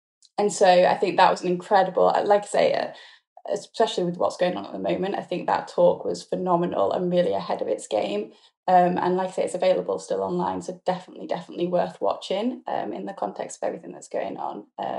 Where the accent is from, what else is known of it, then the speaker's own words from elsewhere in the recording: United Kingdom; now in Los Angeles, United States; as the accent suggests, I'd rather be in LA than in rainy UK at the moment, as much as I love my home country.